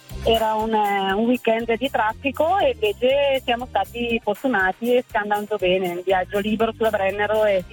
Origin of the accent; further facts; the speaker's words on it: Bergamo, Lombardy, Italy; io sono di Bergamo, però sono in viaggio per l'Alto Adige.